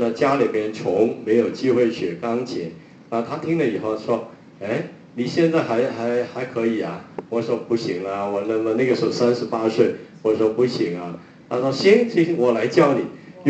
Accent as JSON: {"language": "Chinese", "country": "Hong Kong", "tie": "born there", "second_language": "Chinese", "said": "我是广东人，我是香港出生的啊。香港人呢最多呢只会呢听一些的国语的那些流行曲，我当时呢不会讲国语的"}